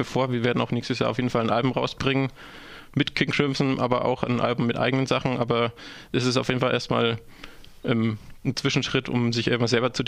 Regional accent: Mannheim, Baden-Württemberg, Germany; ich komme aus Mannheim

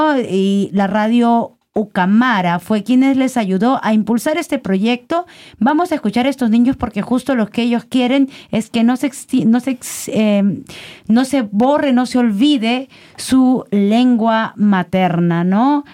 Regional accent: Peru; yo lo digo porque soy peruana

